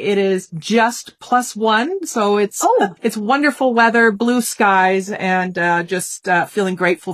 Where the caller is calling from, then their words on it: Winnipeg, Manitoba, Canada; I'm calling from Winnipeg, Manitoba.